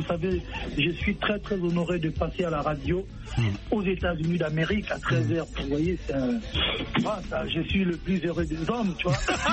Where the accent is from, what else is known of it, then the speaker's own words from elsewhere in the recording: Bandal, Kinshasa, DR Congo; Moi, je suis de Bandal. C'est Bandal qui m'a donné, je ne vais pas dire le talent, mais qui m'a forgé